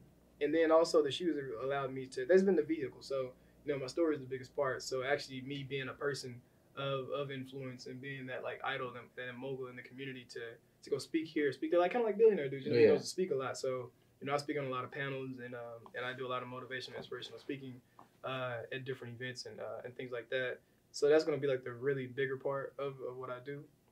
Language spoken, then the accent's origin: English; Arkansas, United States; I come from Arkansas. I don't know.